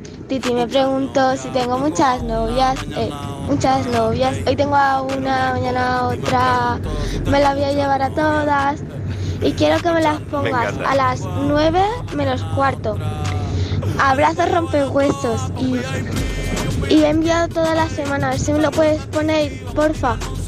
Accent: Reus, Catalonia, Spain; soy de Reus

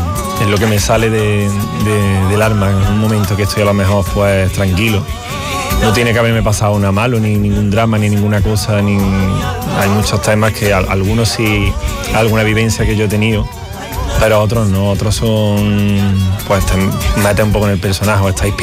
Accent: Córdoba, Andalusia, Spain; Yo soy cordobés por los cuatro costados. Y la verdad me siento muy orgulloso de mi tierra

